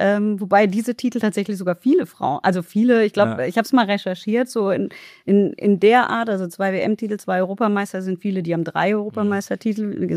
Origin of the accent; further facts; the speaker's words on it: Karlsruhe, Baden-Württemberg, Germany; Also ich bin in Karlsruhe geboren, aufgewachsen, groß geworden